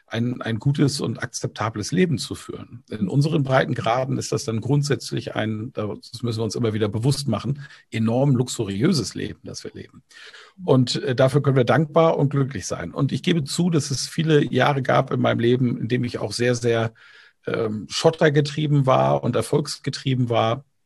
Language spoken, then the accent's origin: German; Bamberg, Bavaria, Germany; moderiere seit 16 Jahren ein Volksfest in meiner Heimatstadt Bamberg